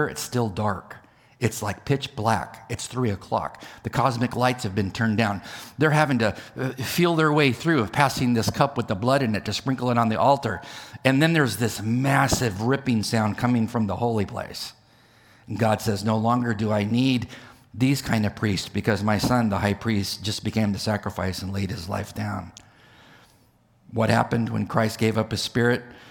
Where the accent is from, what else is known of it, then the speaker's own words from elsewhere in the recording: California, United States; And I understand this because I'm from California.